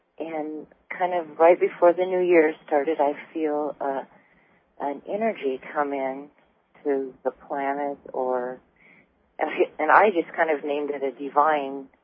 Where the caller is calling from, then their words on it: Burns, Oregon, United States; Burns, Oregon.